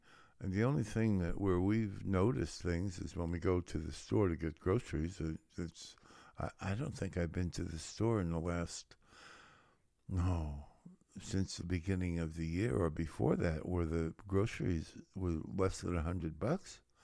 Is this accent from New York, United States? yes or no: yes; The Bronx, New York, United States; Of course, I grew up in New York, so I think in the Bronx, and I think my immune system got pretty strong.